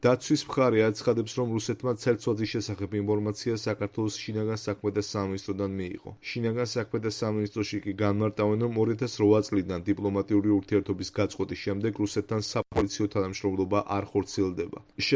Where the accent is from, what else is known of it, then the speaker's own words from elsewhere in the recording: Sukhumi, Abkhazia, Georgia; რადგან მე თვითონ სოხუმიდან ვარ